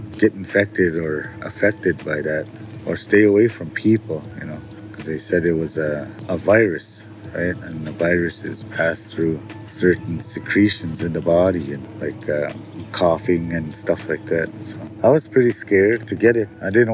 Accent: Inger, Minnesota, United States; I'm from Inger, Minnesota.

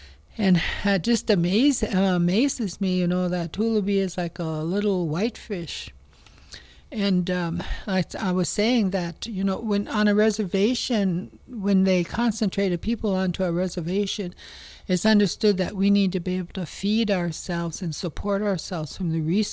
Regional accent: Cass Lake, Minnesota, United States; And so I'm from Gamiskwa Wakokog. That's where I live, on East End, beautiful East End, Cass Lake, Minnesota.

